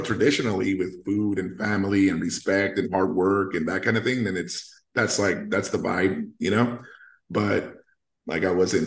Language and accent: English; United States; first language Spanish; English is a second language; I'm super proud of being a Mexican American, and Spanish was my first language and I still speak it with my parents